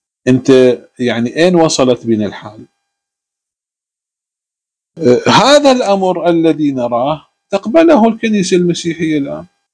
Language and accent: Arabic; Iraq; يعني مثلا عندنا في العراق أو في مكان أخرى